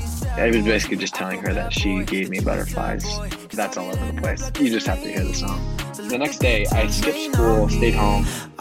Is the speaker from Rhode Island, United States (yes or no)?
no; California, United States; I grew up in Southern California. Both of my parents are from there.